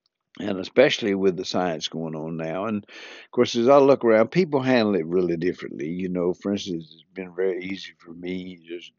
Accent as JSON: {"language": "English", "region": "the South", "country": "United States", "accent": "southern", "said": "she loved to hear my southern accent"}